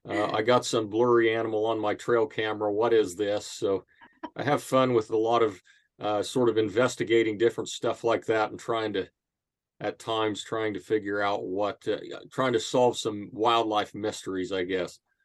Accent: Kansas, United States; And I'm a native Kansan. I grew up in East Central Kansas and don't live too far from where I grew up today.

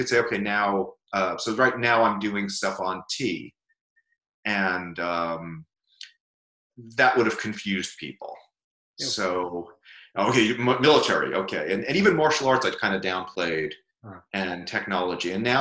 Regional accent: Brooklyn, New York, United States; I was scrawny, book reading teenager when I was growing up in Brooklyn, which is sort of a bad place to be a scrawny book reading nerd.

